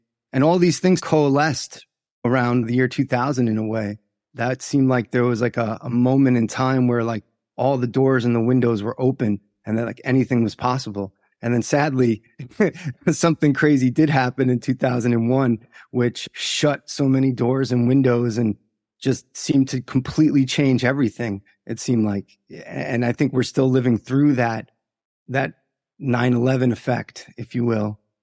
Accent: Long Island, New York, United States; I was born in Long Island, New York, and was raised by two Irish immigrants who came to New York and opened bars. So I was raised in a bar family.

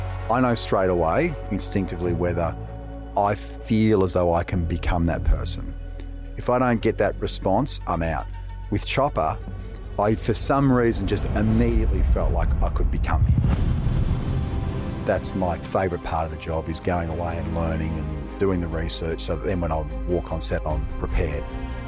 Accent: Tullamarine, Victoria, Australia; And then we moved to Tullamarine. I pretty much spent my childhood in Tulla, out near the airport.

